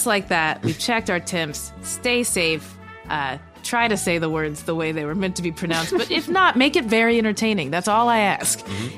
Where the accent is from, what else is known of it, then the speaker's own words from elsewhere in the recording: Kentucky, United States; Also, growing up in Kentucky, I worked at a Fazoli's.